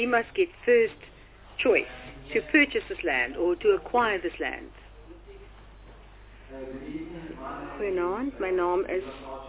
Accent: Oudtshoorn, Western Cape, South Africa; I come from Oudtshoorn.

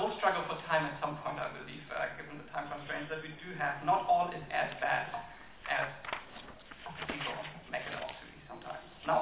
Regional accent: Germany; I've indeed followed various such processes across the world, back in my home country, Germany, for example

